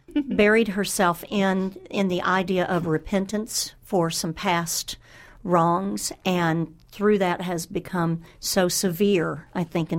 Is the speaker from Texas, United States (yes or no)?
yes; Texas, United States; I'm from Texas, but very far north Texas.